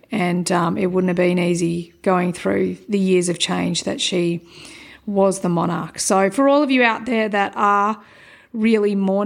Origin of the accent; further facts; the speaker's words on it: Australia; Being Australian, she is our monarch, or was our monarch.